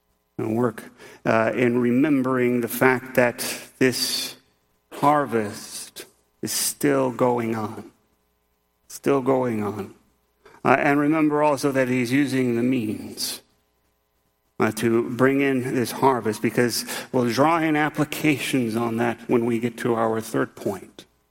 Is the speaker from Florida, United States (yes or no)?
no; Indiana, United States; when I was still living in Indiana, my hometown got nailed by, I think it's the downburst of wind.